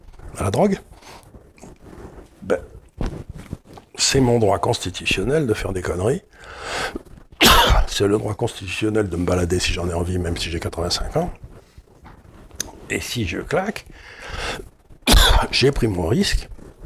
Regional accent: France; On est des Français et on vous emmerde.

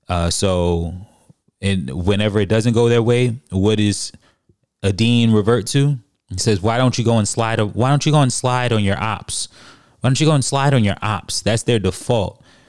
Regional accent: New York, United States; also born or lived in New Jersey; I grew up in New York. I grew up in New Jersey.

